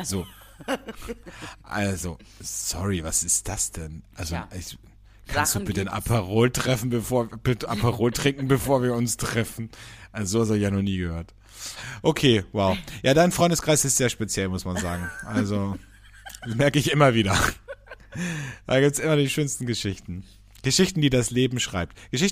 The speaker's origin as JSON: {"language": "German", "country": "Austria", "said": "bei uns in Österreich"}